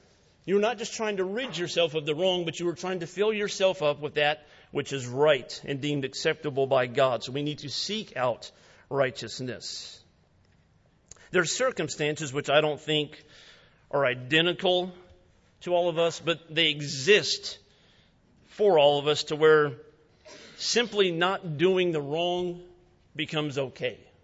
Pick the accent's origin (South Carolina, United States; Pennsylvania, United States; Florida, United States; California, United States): South Carolina, United States; Growing up in the state of South Carolina and being a Gamecock fan